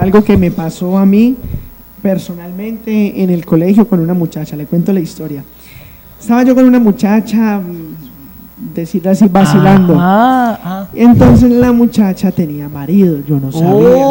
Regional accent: Valle del Cauca, Colombia; por lo que soy del Valle.

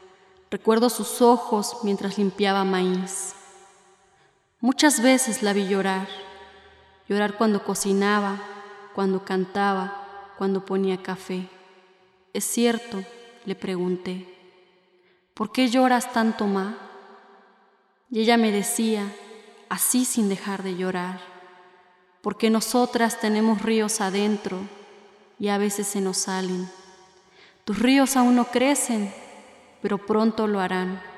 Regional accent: Oaxaca, Mexico; born there; also born or lived in San Quintín; soy una mujer del Ñusabi, de la Mixteca, originaria de Oaxaca, y me da mucho gusto pues podernos escuchar. Yo nací en la Mixteca, alta, pero mi familia migraba desde hace mucho hacia San Quintín, el Valle de San Quintín.

